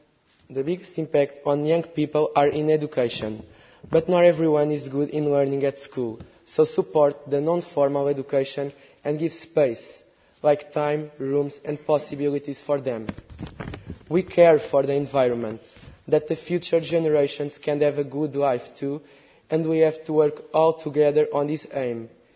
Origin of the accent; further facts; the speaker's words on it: Portugal; Good morning, everyone. … from Portugal.